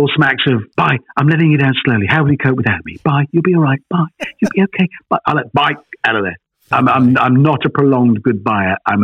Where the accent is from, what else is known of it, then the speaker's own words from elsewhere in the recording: Shirley, West Midlands, United Kingdom; I was raised in Birmingham, in sort of suburbia, on the outskirts of Birmingham, a place called Shirley.